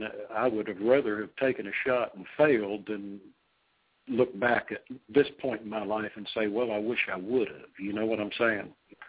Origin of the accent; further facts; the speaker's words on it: Texas City, Texas, United States; Started playing locally in some of the small little venues down in my hometown of Texas City, Texas, and playing in the pizza parlors and that sort of thing.